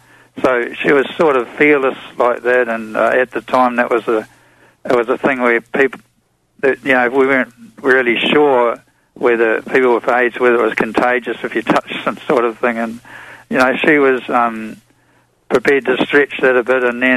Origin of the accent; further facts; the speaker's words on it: New Zealand; now in Australia; I'm an Australian, well, New Zealander, actually, but I've been living in Australia for about 20-odd years